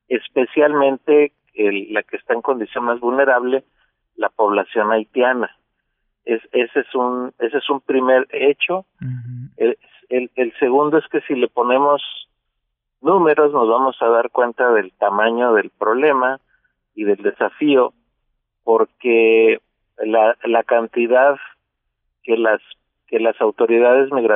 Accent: Mexico; que por cierto el 30% de esa cantidad somos mexicanos.

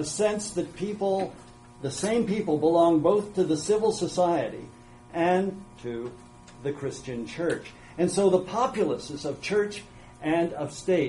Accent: United States; accent: American; also born or lived in England; We are Americans, as you can tell by my accent, and you will shortly tell from Eleanor's.

